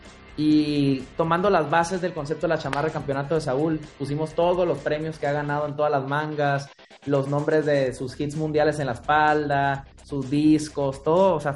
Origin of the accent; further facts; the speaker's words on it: Mexico; Como diseñadores mexicanos